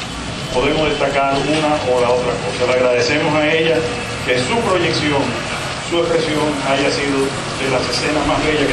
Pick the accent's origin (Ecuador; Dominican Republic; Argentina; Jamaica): Dominican Republic; Y nosotros, de aquí, estamos acostumbrados al colorido, a diario. Nacimos y nos movemos entre colores.